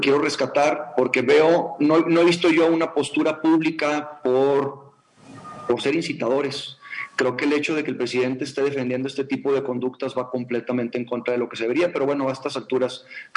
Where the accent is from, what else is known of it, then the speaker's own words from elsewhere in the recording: Nuevo León, Mexico; vengo del norte de México, ¿no? De Nuevo León, muy cercanos obviamente a estados como el de Texas, en Estados Unidos